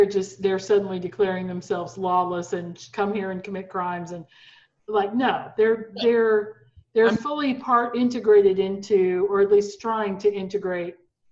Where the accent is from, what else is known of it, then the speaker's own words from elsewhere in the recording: Oklahoma, United States; no, I'm an Oklahoman, right? I was born in Oklahoma, I'm raised in Oklahoma.